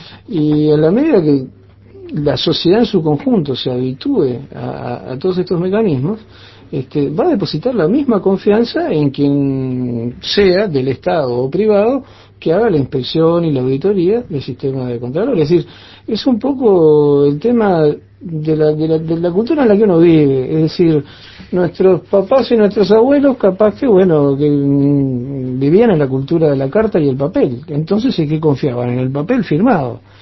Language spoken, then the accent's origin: Spanish; Uruguay; yo soy uruguayo porque nací acá y vivo acá.